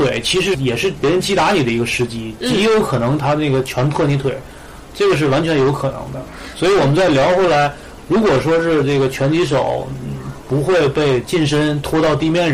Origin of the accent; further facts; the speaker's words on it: China; 然后我们中国人最熟的就是比如说中泰对抗赛